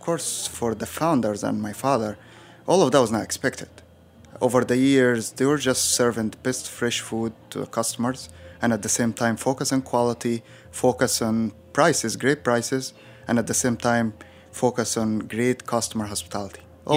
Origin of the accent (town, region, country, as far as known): Egypt; born or raised there